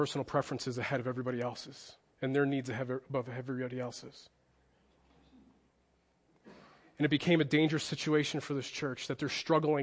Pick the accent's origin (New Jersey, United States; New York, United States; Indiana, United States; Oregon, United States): New Jersey, United States; Growing up in New Jersey, I was a part of a church that was a church plant for a time